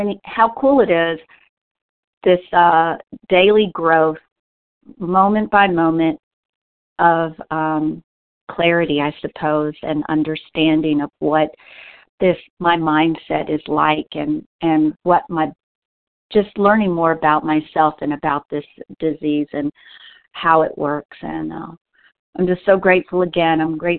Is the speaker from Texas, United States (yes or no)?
yes; Texas, United States; I'm from Texas.